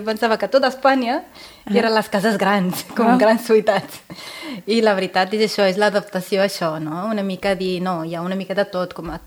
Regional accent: Casablanca, Casablanca-Settat, Morocco; now in Sant Celoni, Spain; Soc del Marroc, d'origen berber, vull dir, soc del sud del Marroc, però he nascut a Casablanca. I he crescut a Casablanca, també.

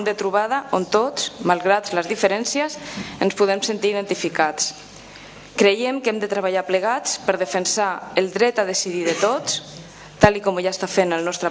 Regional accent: Catalonia, Spain; en els símbols que com a catalans ens han de representar

